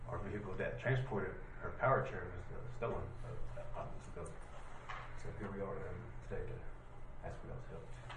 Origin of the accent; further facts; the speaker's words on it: Kellyville, Oklahoma, United States; I'm from Kellyville.